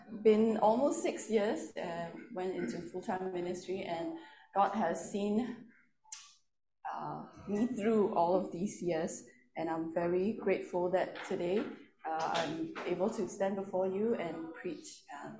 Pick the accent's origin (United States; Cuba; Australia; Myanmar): Myanmar; now in Singapore; I am currently serving in Gachin Baptist Church here in Singapore. We are ethnic people from Myanmar.